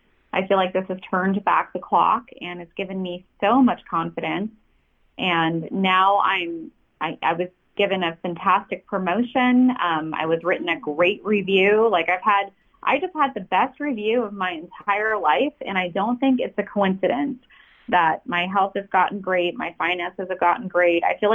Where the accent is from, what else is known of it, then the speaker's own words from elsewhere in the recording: Hollywood, California, United States; born there; And I was born in Hollywood. That's why.